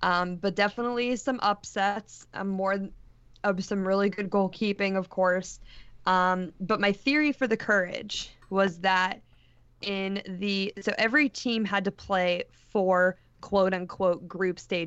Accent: Pittsburgh, Pennsylvania, United States; as most of our listeners probably know by now, I'm from Pittsburgh

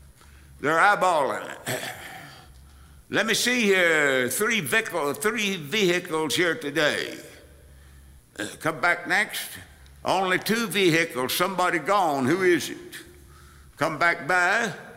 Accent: Southwest, United States; When I was a youngster, growing up in the Southwest, it's very common to call people that came over from Mexico Mexicans.

